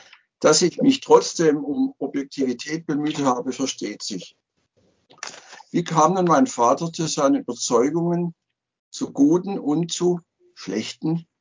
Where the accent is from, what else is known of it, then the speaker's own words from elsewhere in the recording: Markgröningen, Baden-Württemberg, Germany; born there; wie vertraut mir Markgröningen bis heute ist. Sie ist ja meine Geburtsstadt.